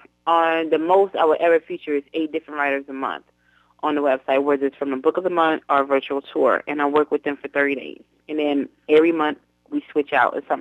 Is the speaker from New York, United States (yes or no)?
no; Fort Worth, Texas, United States; back in my hometown of Fort Worth.